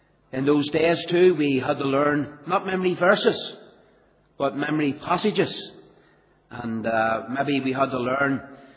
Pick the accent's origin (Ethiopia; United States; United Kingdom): United Kingdom; Belfast, Northern Ireland; I come from East Belfast. You know I'm not from Ballymena by my accent. I come from the East, and I came from a little street called Templemore Street that runs from the Albert Bridge Road right through to the Bearsbridge Road.